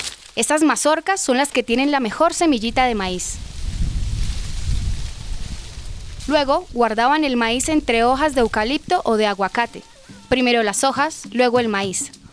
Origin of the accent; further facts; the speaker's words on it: Valle del Cauca, Colombia; Yo soy del Valle del Cauca, de mi hermosa Colombia. Tenemos valles, laderas, llanuras, nuestras costumbres, nuestro maíz, frijoles, guayabas, y ricos mangos.